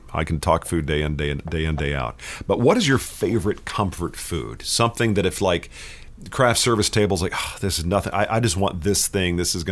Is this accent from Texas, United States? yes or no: yes; Texas, United States; You see, as a kid growing up in Texas, I thought everybody in Chicago lived in a big suburban house.